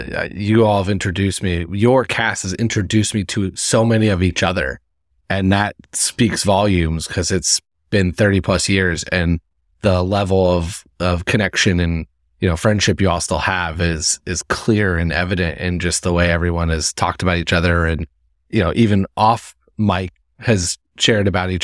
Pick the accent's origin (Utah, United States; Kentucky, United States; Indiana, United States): Indiana, United States; born or raised there